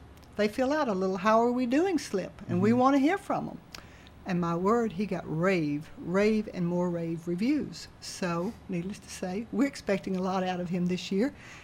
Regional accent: Tennessee, United States; moved away; also born or lived in Louisville, United States / Los Angeles, United States / Connecticut, United States; See, I was in southern part of obviously from Tennessee, I'm a Southerner, and I moved to Louisville, Kentucky, which is not that very far.

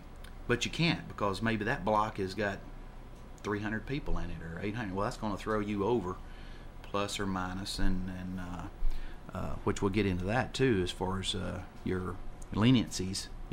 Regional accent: Tennessee, United States; my hometown, my mom still lives there, and a lot of my kin folks and stuff in Lincoln County

